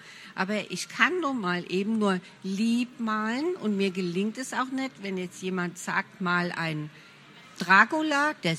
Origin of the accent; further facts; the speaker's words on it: Bad Nauheim, Hesse, Germany; born there; now in Franconia, Germany; Ich bin geboren in Bad Nauheim in Hessen, aber ich lebe schon lange im schönen Frankenland zwischen Würzburg und Nürnberg in der Pampas, in einem idyllischen Dörfchen.